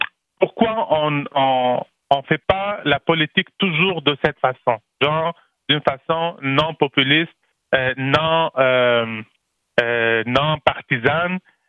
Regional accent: Lebanon; Oui, c'est ça, au Liban.

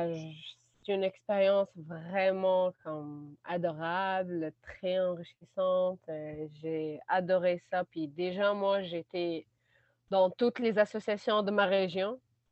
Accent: Tunisia; now in Canada; Hey, je viens de la Tunisie. Mais c'est pas trop loin.

